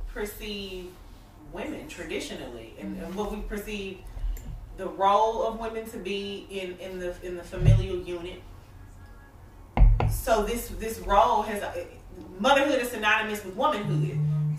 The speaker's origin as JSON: {"language": "English", "town": "Memphis", "region": "Tennessee", "country": "United States", "tie": "born or raised there", "said": "I'm a native of Memphis. If you do know me, you probably know me from TSU. And you know that I'm from Memphis. I've always been real, real Memphis."}